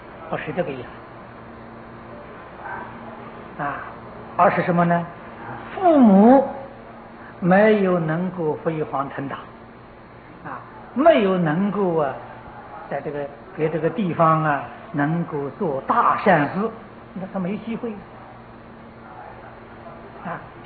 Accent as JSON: {"language": "Chinese", "region": "Anhui", "country": "China", "tie": "born or raised there", "moved": "yes", "said": "他那个老家距离我的老家大概还不到50里路，很近。我们那一代文风都很深啊，没有一家小孩不念书。"}